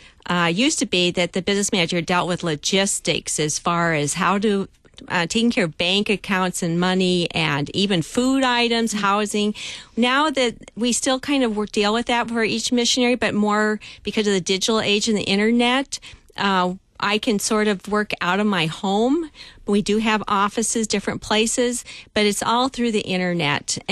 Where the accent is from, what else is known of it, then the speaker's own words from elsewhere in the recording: Nigeria; now in Ghana; Even when we came from Nigeria to Ghana, we thought we were just being in West Africa.